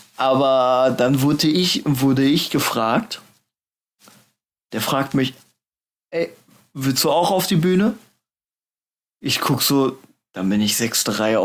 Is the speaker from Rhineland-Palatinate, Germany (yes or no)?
no; North Rhine-Westphalia, Germany; Er kommt aus dem Ruhrpott, ich komme aus dem Ruhrpott.